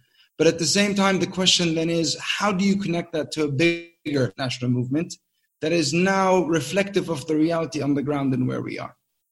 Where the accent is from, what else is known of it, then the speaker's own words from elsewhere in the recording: Jericho, West Bank, Palestine; I'm from Jericho originally, from Jericho in the Jordan Valley.